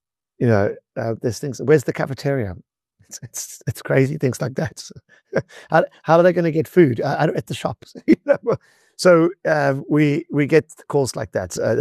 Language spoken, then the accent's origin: English; South Africa; And learning the language as a South African can actually be quite, I don't want to say easy, but we tend to pick it up a lot easier because of our Afrikaans background.